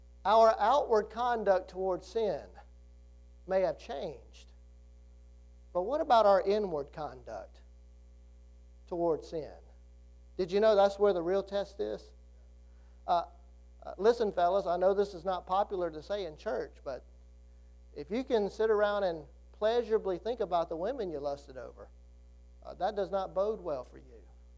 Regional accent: Greenville, Mississippi, United States; remember when I first went off to college, Mississippi Delta Community College, about an hour from where I grew up there in Greenville, Mississippi.

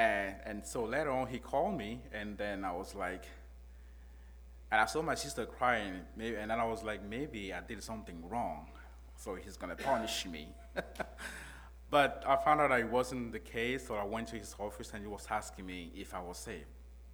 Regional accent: Togo; I'm from Togo, West Africa.

